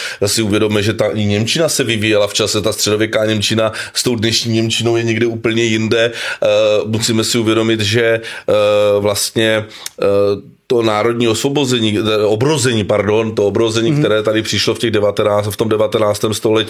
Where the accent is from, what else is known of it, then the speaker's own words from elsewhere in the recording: Moravia, Czechia; Proč třeba u nás na Moravě jsme byli méně tak, nechci říct pokrokový, ale méně určitě revoluční